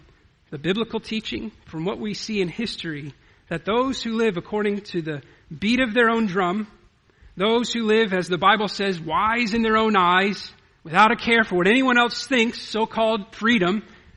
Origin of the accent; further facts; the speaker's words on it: United States; born there; We're Americans. We're born American and we have free citizenship by birthright.